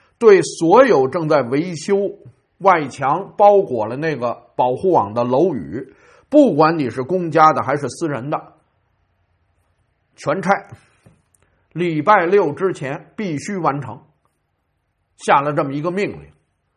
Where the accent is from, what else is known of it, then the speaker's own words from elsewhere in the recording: Taiwan; 那你在大陆那边通过平台骗我们台湾人